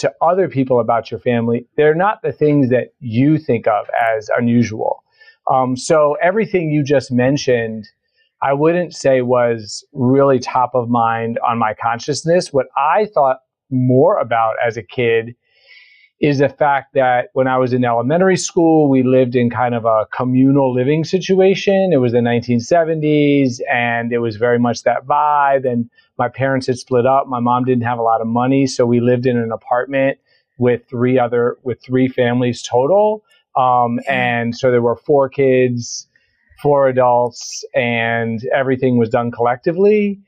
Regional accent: Atlanta, Georgia, United States; she realized that Atlanta, she thought, was a great place for us to grow up. If we were raised in Atlanta, we would sort of almost by definition be kind of embedded in a Black community in a majority Black city.

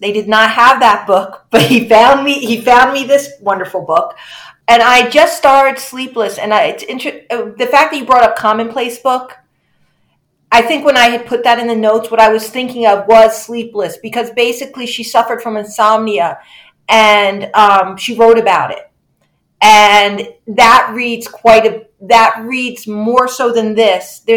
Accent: United States; every time I get to one of these words, I'm like, I am so American.

